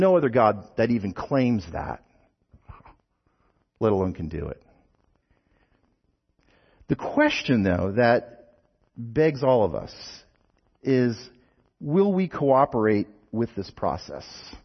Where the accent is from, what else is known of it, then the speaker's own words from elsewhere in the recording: New Jersey, United States; Hey, I'm from New Jersey, so people say Newark